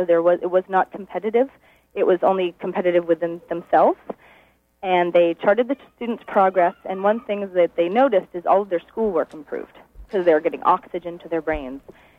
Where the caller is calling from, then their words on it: Sedgwick, Maine, United States; I'm from Sedgwick.